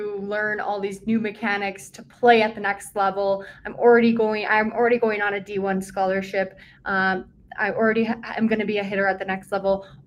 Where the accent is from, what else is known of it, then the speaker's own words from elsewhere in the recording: North Dakota, United States; like, I was from North Dakota.